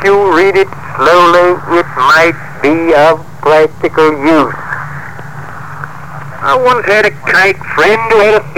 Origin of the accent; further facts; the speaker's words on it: United States; Well, as an American, I perceive his technique was to be justified by the way which Thomas Jefferson would have justified it.